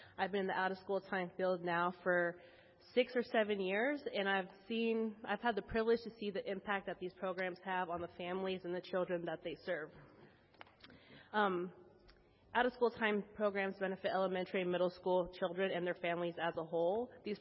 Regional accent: Dallas, Texas, United States; I am originally from East Dallas, born and raised.

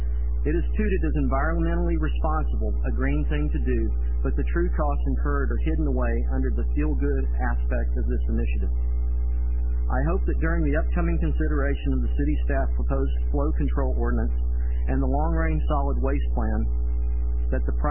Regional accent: Dallas, Texas, United States; My family and I live at 4422 North Crest Road. I was born in Dallas and lived here almost 50 years.

